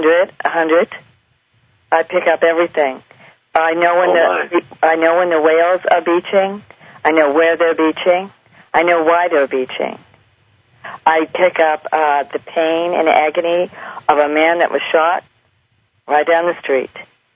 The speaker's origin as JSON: {"language": "English", "town": "Boston", "region": "Massachusetts", "country": "United States", "also_born_or_lived": "California", "said": "because I am from Boston, Massachusetts, okay?"}